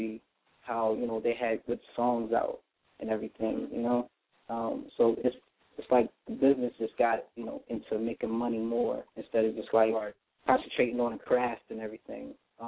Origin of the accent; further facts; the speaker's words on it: Philadelphia, Pennsylvania, United States; also born or lived in New York; I was born here in Philadelphia. I grew up, you know, back and forth to New York and Philadelphia.